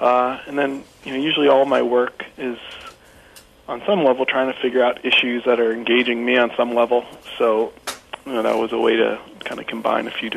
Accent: United States; first of all, I'm an American

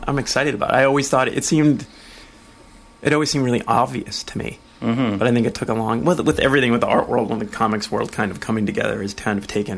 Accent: Massachusetts, United States; I grew up in Massachusetts, southern Massachusetts, and went to school in Boston.

